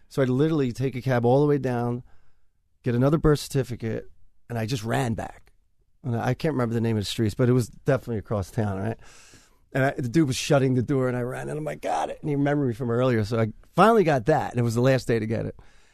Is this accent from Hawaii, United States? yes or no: no; Philadelphia, Pennsylvania, United States; I mean, you know, I love Philly. Philly's my hometown.